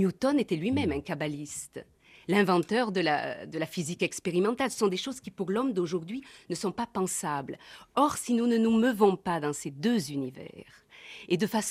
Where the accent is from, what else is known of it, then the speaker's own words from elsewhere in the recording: Marseille, Provence-Alpes-Côte d'Azur, France; j'ai fait mes études à Aix-en-Provence, jusqu'à 25 ans. Je suis une vraie Marseillaise.